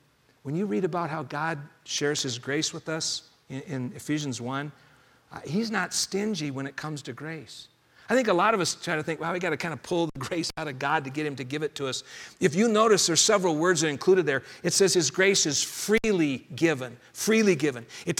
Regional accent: Denver, Colorado, United States; And it made me think of a time back in my childhood growing up in the Denver area.

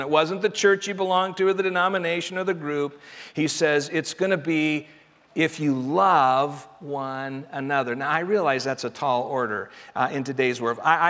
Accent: Denver, Colorado, United States; I grew up in Denver, went to college in Nebraska, and I had to drive all the way across Nebraska at 55 miles an hour.

